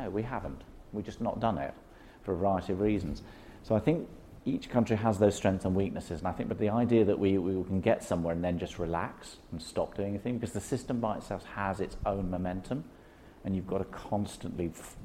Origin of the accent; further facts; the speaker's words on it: Germany; accent: German; English is a second language; My German accent's a very good accent. I have to do a very good job. Because we believe we're a strong country.